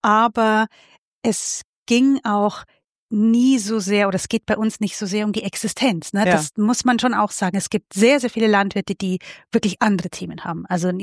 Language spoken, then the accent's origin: German; Bavaria, Germany; Ich komme aus der Holledau.